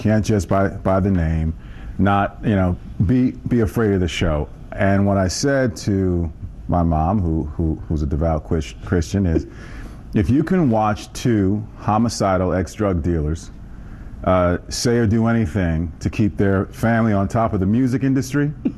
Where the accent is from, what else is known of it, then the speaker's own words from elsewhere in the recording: New York, United States; I'm from New York.